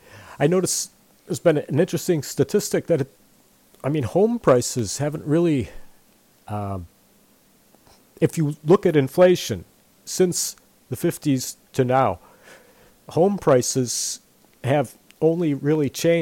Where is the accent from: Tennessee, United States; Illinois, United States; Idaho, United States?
Illinois, United States; Chicago; born there; I'm ashamed of that, but hey, I was born here. If that's an excuse, I was born in Chicago. What can I say? Huh? Get over it, right? There, I got my accent on.